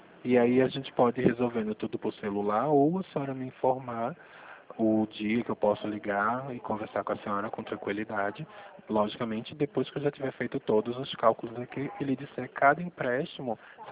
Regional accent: Pernambuco, Brazil; now in Rio Claro, Brazil; Eu sou pernambucano. Mas trabalho aqui no, na cidade de Rio Claro

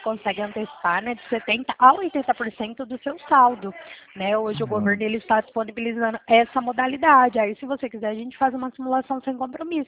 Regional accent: Bebedouro, São Paulo, Brazil; Eu sou de Bebedouro, São Paulo.

